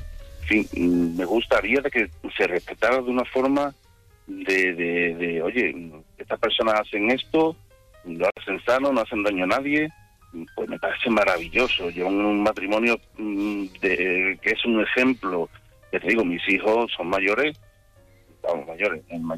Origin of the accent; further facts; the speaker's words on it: Seville, Andalusia, Spain; Yo en este caso soy de Sevilla.